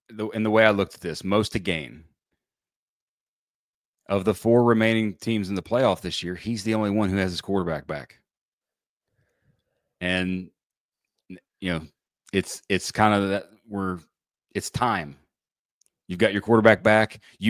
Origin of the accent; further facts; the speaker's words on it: West Virginia, United States; Go to school there, but I'm from there.